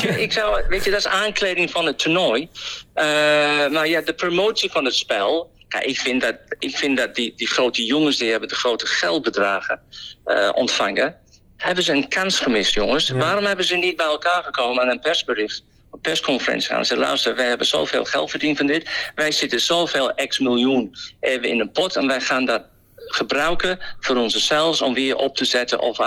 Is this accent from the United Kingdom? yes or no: yes; England, United Kingdom; Dutch is a second language; als Engelsman opgegroeid in de golf al die jaren